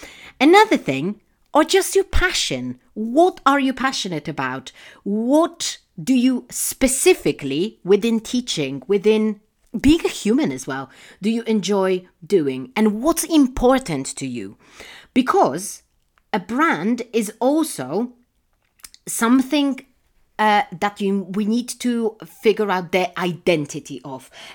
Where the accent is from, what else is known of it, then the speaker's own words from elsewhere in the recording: Poland; English is a second language; I come from Poland